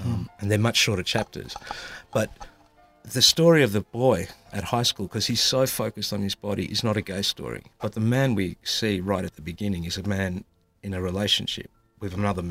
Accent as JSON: {"language": "English", "country": "Australia", "tie": "born or raised there", "said": "just as much as growing up in Australia has challenged and my notion of what it was to be a Greek man and what it means to be a good Greek man"}